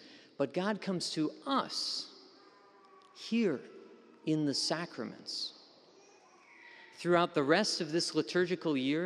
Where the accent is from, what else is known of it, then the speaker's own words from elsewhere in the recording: Minnesota, United States; also born or lived in Bismarck, United States; This was my home parish when I lived in Bismarck. I'm from Minnesota, but I came out here to work after college, and I came to the cathedral.